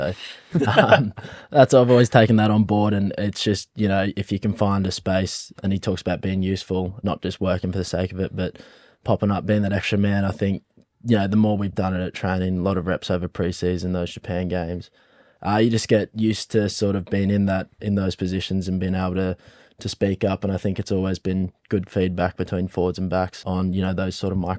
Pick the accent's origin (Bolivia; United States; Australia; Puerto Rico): Australia; Toowoomba, Queensland; now in Brisbane, Australia; And we're from Toowoomba, but all my siblings live here in Brizzy as well.